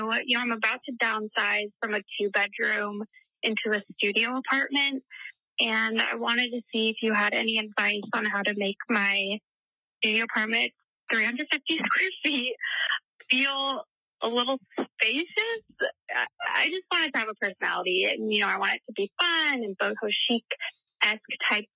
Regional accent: Oregon, United States; I'm from Oregon, and I absolutely love the pod.

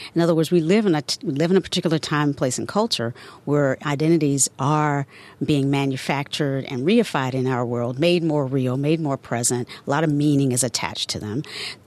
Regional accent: North Carolina, United States; I grew up in the South, around in a particular time and place, like born in segregated North Carolina, where most of the people around me were African American, small number of whites

